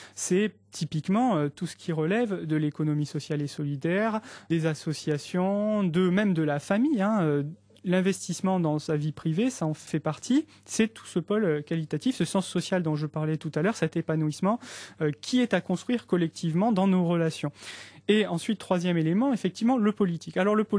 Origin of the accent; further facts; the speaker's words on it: Bordeaux, Nouvelle-Aquitaine, France; puisque je suis moi-même de Bordeaux